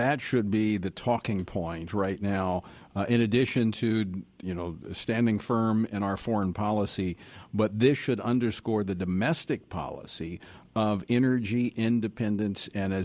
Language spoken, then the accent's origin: English; Louisiana, United States; the oil reserves, which are in my home state of Louisiana and in Texas